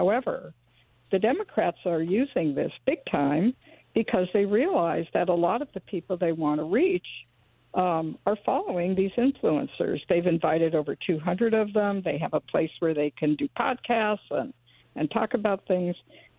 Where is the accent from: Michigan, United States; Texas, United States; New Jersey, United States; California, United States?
California, United States; I am from California. What can I say? I'm the only one who wears flip-flops in Northampton.